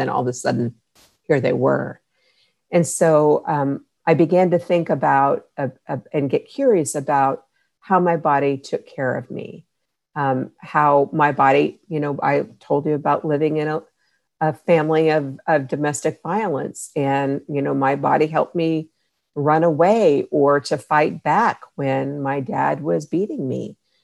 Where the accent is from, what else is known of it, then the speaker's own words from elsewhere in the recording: United States; I'm Native American.